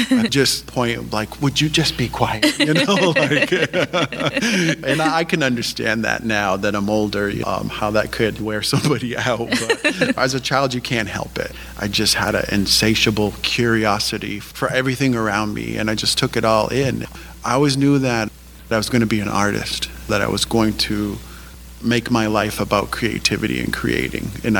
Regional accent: Indian Island, Maine, United States; I'm from the Penobscot Nation, and I was fortunate to grow up on Indian Island, which is an island in the Penobscot River.

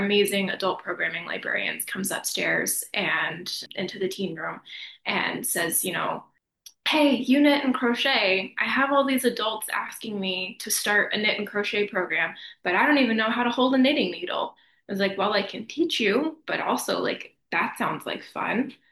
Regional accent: the South, United States; It was so cold. I'm from the South. I was not ready for winter here.

